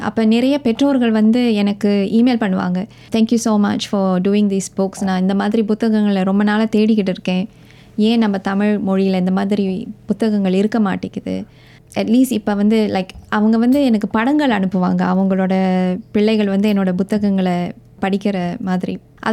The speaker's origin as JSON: {"language": "Tamil", "country": "Singapore", "tie": "born or raised there", "said": "நான் பிறந்து வளர்ந்தது சிங்கப்பூரில் தான்"}